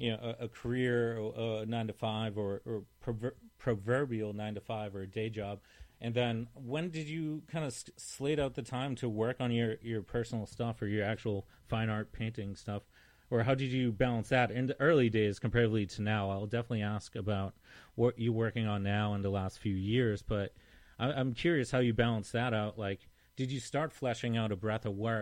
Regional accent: Massachusetts, United States; I'm unfamiliar. I'm a guy from Mass, so.

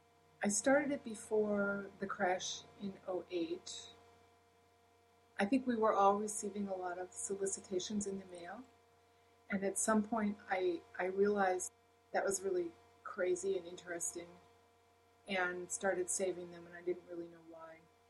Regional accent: Buffalo, New York, United States; Buffalo, upstate.

